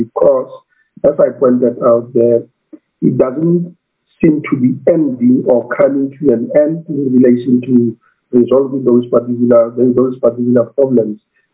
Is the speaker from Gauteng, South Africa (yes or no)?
no; North West, South Africa; Lastly, I'm from the Northwest Province, Chair.